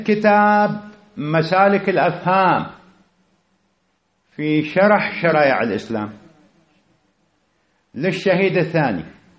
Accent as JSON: {"language": "Arabic", "country": "Iraq", "accent": "Iraqi", "said": "بلهجتنا العراقية يسموه مكاري"}